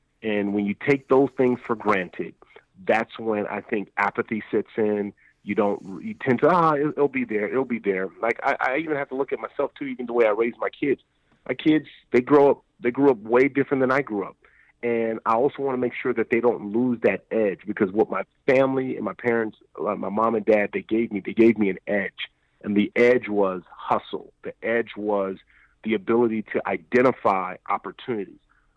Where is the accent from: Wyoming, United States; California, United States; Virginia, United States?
California, United States; Los Angeles; grew up in the hood in South Central Los Angeles. So I understand the obstacles that one would have growing up in North America, in this culture.